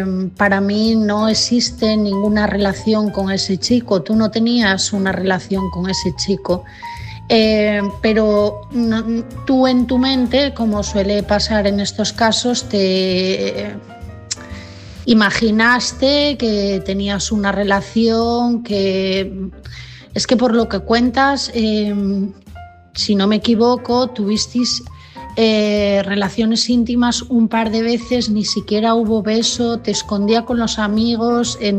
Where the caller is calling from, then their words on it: Asturias, Spain; de Asturias.